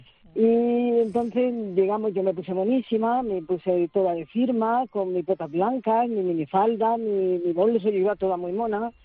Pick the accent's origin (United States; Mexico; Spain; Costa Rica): Spain; Lorca, Region of Murcia; Yo soy de Lorca.